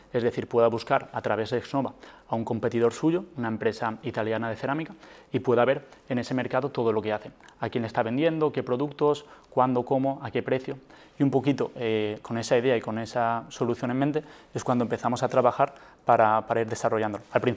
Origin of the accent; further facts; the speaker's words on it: Casinos, Valencian Community, Spain; also born or lived in United States; yo vengo de Valencia, de aquí de un pueblecito cerca de Liria, Casinos.